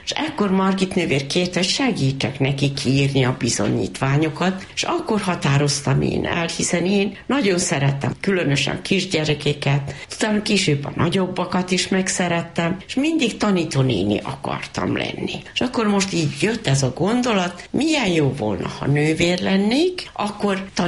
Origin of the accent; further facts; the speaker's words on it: Kikinda, Vojvodina, Serbia; born there; Közgazdasági technikumot végeztem Kikindán, ott, ahol beléptem, és kikindai születésű vagyok.